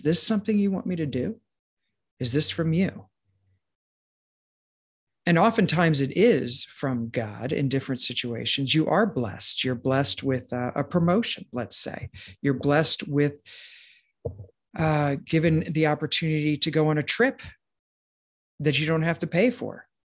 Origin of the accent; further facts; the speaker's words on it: East Coast, United States; and I'm from the East Coast, that's why I'm calling sneakers.